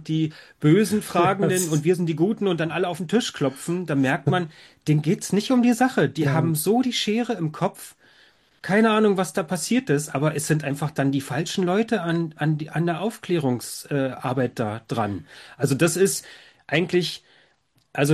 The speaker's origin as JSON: {"language": "German", "region": "Brandenburg", "country": "Germany", "said": "ich bin ja Brandenburger, ich habe es nicht weit bis nach Potsdam"}